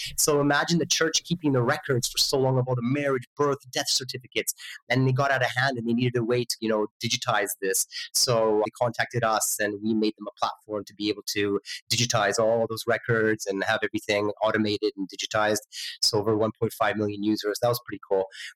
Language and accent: English; Vancouver, British Columbia, Canada; also born or lived in Europe; I was born in Europe, but I grew up in North America. Grew up in Vancouver, BC.